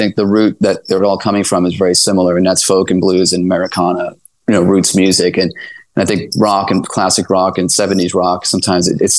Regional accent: Queens, New York, United States; my lease ended in Manhattan at the time, which is the only year I've lived actually in Manhattan, growing up in Queens, but it's like, okay, I'm going to go to Austin, you know?

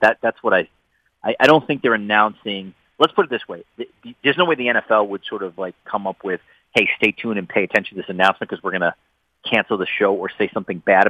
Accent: New York, United States; I didn't grow up in South Bend, Indiana. I grew up around New York.

